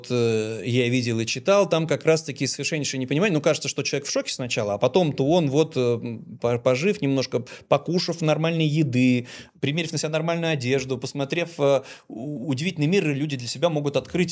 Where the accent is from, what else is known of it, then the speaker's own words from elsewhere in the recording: Saint Petersburg, Russia; Так как он из моего родного города, из Ленинграда